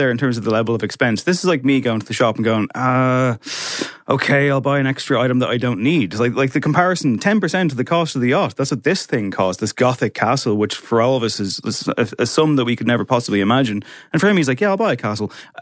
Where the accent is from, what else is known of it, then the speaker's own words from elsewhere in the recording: Drogheda, Leinster, Ireland; Listen, I'm from Drogheda.